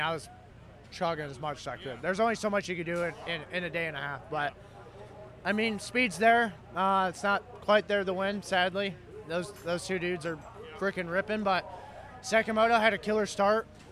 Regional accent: United States; we're American. Like, we race on Saturdays.

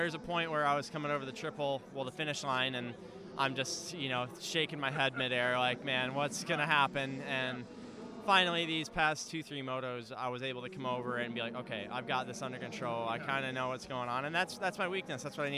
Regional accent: Michigan, United States; I grew up in Michigan, but we were both born in Michigan.

